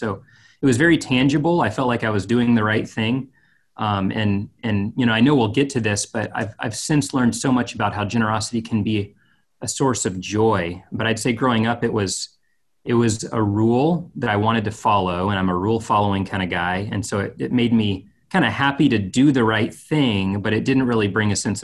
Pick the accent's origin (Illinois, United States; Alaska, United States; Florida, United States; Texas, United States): Texas, United States; Dallas; I grew up in North Dallas. I'm a Texan and grew up in a Christian family.